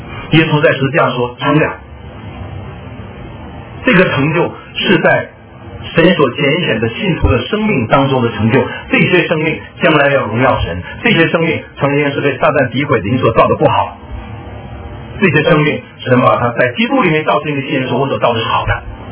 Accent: China; 江山易改，本性难移，我们中国人知道啊。

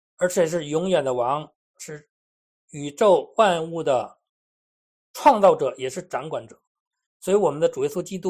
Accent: China; 我们中国人一直在讲这个福这个字，是吧？

